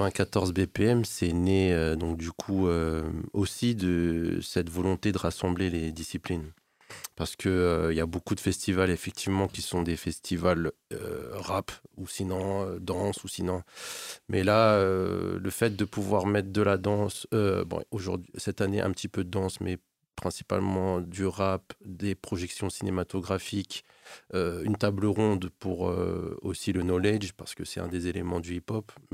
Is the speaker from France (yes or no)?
yes; Paris, Île-de-France, France; Et que moi, j'ai grandi pas loin à Porte d'Ivry, quoi.